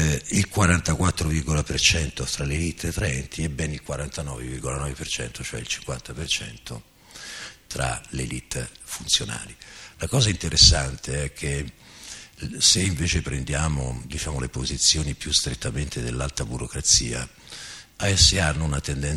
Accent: Ancona, Marche, Italy; io vengo da Ancona, quindi da una scuola accademica molto artigianale, meticolosa ma molto artigianale

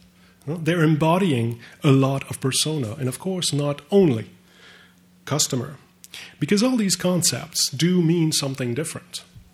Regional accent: Canada; As a Canadian taxpayer who does not have the luxury of not paying taxes

